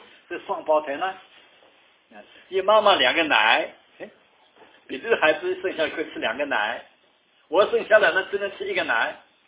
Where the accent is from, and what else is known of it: China; born or raised there; also born or lived in Taiwan / Canada; now in United States